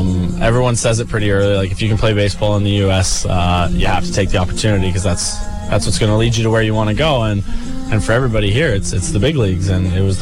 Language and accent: English; Canada; It's because I'm Canadian.